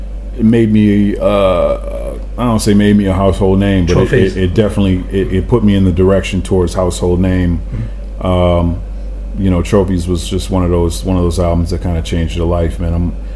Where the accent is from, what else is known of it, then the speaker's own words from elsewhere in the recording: Grand Rapids, Michigan, United States; I grew up in Grand Rapids, so I was all about the East Coast.